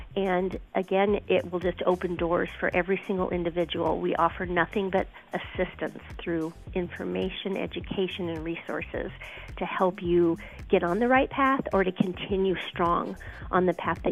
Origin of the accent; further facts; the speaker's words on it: Las Vegas, Nevada, United States; So I was born and raised in Las Vegas, no professional sports team for 34 years there.